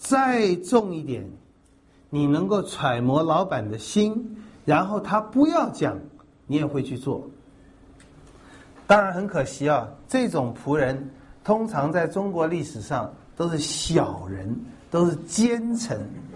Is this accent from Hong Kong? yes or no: no; Taiwan; 我们台湾人起码以前也不太喜欢做公务员